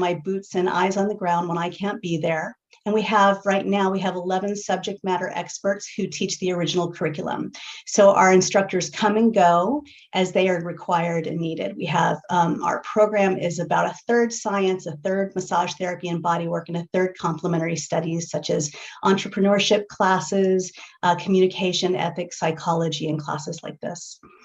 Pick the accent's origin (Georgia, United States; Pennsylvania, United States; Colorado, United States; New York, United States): Colorado, United States; Boulder; As I mentioned, I grew up in Boulder